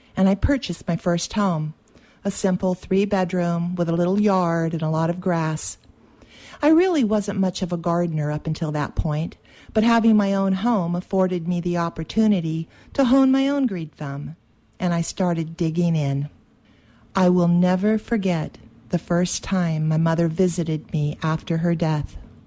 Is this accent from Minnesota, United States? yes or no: no; Chico, California, United States; also born or lived in Durham; I grew up here in Chico. I was actually grew up in Durham until I was six, and then I moved here to Chico and grew up here, left for a few years, and came back.